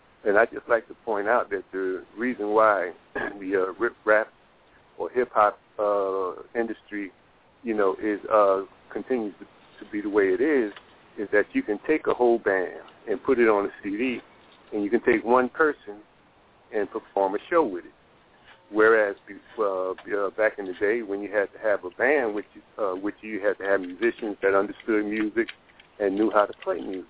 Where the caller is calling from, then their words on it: Houston, Texas, United States; I'm calling in from Houston, Texas, man.